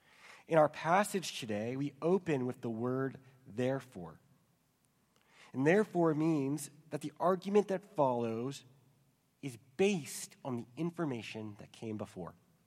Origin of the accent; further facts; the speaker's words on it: New Orleans, Louisiana, United States; we tend to think of saints as either the Navy SEALs of Christianity or the football team from my hometown of New Orleans.